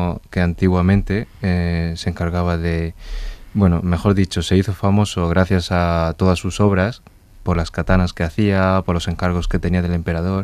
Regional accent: Murcia, Region of Murcia, Spain; born there; nací aquí en España, sí. Originalmente en Murcia.

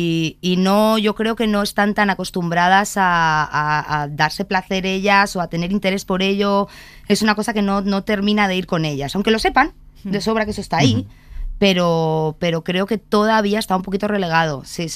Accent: Community of Madrid, Spain; somos madrileños. Mi familia es castellana, es de Ávila, pero no de Valladolid

